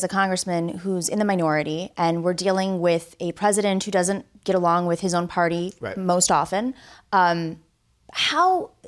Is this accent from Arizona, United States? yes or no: yes; Tucson, Arizona, United States; My sense, and I'm from Tucson, is that Arizonans have a different understanding of this wall than most Americans.